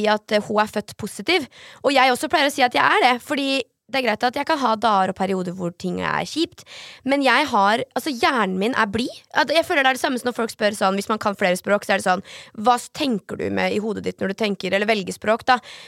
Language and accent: Norwegian; Sarpsborg, Østfold, Norway; Når jeg ser tilbake på Sarpsborg og livet mitt der, starten på livet, har jeg hatt en veldig trygg og fin oppvekst.